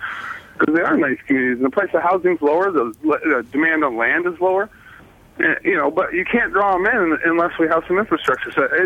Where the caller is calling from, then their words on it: Cake, Alaska, United States; Yeah, I'm calling here from Cake, Alaska, and we have a lot of the same problems here.